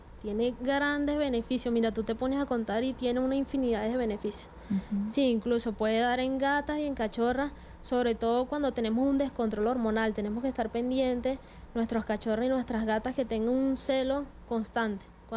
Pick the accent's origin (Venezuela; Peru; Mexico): Venezuela; Barinas; now in Caracas, Venezuela; Sí, bueno, yo soy de Barinas.